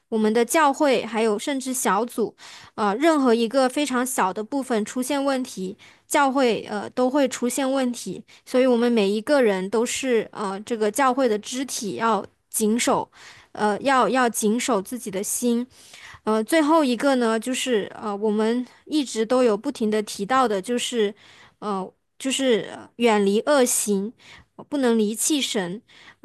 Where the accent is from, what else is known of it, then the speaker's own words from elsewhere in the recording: China; 平安富足是我们中国人民非常看重的，我们中华民族特别看重的。